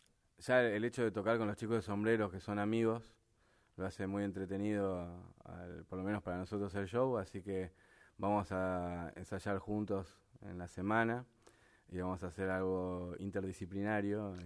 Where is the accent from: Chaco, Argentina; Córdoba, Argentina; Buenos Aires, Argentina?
Buenos Aires, Argentina; nosotros nos criamos muchos en Almagro, o en el centro